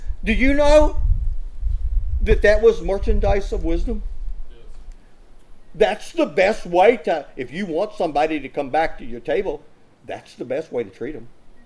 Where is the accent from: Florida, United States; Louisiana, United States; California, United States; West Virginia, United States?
West Virginia, United States; Listen, I'm from West Virginia, by the way, where the wind doesn't come sweeping down the plate.